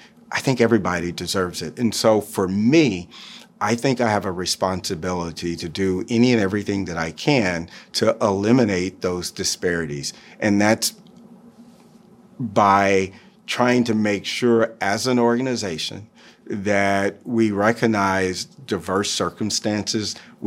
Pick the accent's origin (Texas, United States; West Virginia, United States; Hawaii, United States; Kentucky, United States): Texas, United States; You know, I was born and raised in Texas. I, you know, it's a birthright.